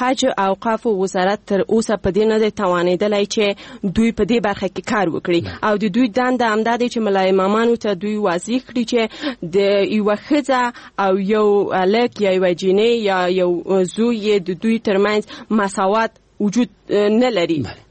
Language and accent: Pashto; Paktia, Afghanistan; زه د پکتیا د دې یو ولسوالیم چې اصلا الته د انجونو د لپاره هیڅ کوانځای نشته،